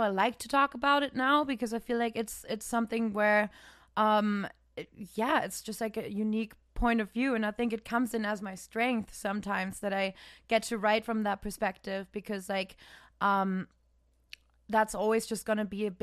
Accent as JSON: {"language": "English", "country": "Germany", "tie": "born or raised there", "second_language": "English", "said": "in my like small town in Germany, because I'm not technically from Cologne even, which is already kind of a small city. I was like 2 hours outside, like countryside, cows, grass."}